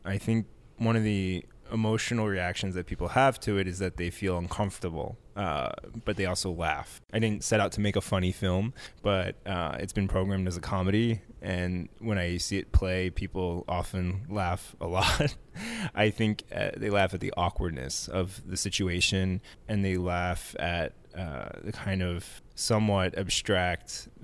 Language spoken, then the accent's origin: English; New York, United States; Growing up in New York, I noticed that people here are a little bit more calm.